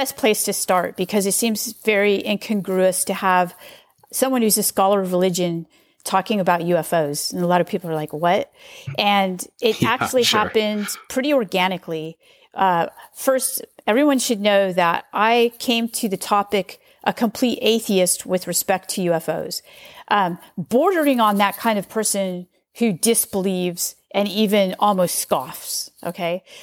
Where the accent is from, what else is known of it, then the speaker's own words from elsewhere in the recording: California, United States; also born or lived in Los Angeles / San Francisco; I'm from California. And, you know, in California. Where in California? Northern California, near Sacramento. I mean, actually, I was born in Los Angeles.